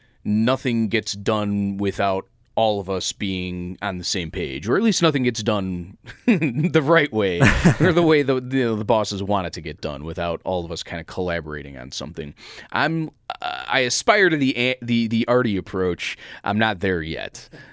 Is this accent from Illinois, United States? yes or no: yes; Chicago, Illinois, United States; Started producing radio here in Chicago. I've gotten very lucky. I haven't had to move. This is my hometown. I haven't had to move.